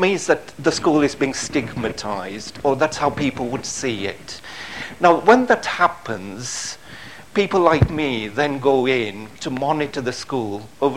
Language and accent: English; Kenya; born there; moved away; I'm Indian in origin. My family came from India, but I was born in Kenya in East Africa. My father was born there as well, because my grandfather had moved there many, many years ago.